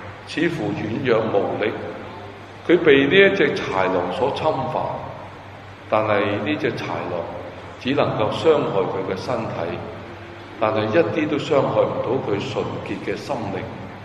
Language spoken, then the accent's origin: Chinese; China; 我们中国人有一句很激昂的说话